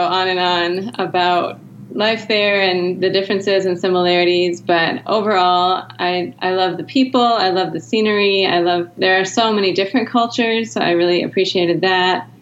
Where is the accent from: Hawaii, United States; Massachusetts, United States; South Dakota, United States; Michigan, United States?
Michigan, United States; also born or lived in Cape Town, South Africa; It talks a lot about that experience of living in South Africa for 10 years as an American and building a family there, having our children there, but still feeling like Michigan was home.